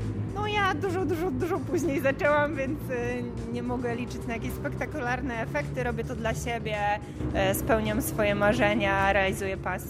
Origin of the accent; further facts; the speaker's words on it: Szczecin, West Pomeranian Voivodeship, Poland; Jestem ze Szczecina, więc wszędzie mam niestety daleko.